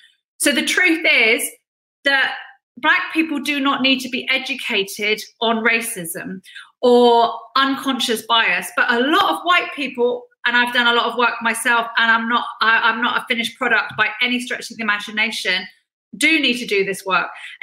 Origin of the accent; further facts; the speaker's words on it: California, United States; I grew up in California. My godparents are Jamaican. I grew up in an all-black, 500-strong Baptist congregation. I was the only white kid.